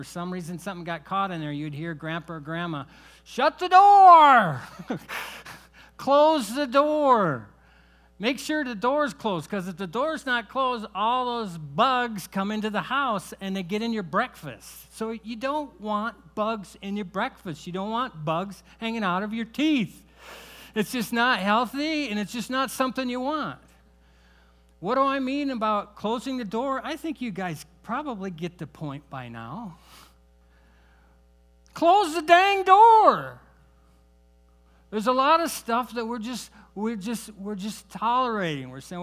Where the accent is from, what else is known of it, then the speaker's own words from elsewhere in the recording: Iowa, United States; I grew up in Iowa. Okay, my grandparents had a farm.